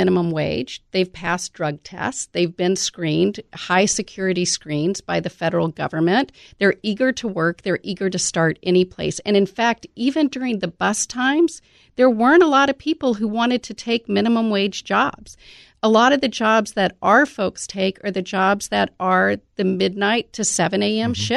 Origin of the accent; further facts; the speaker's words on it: United States; I'm an American. I have children.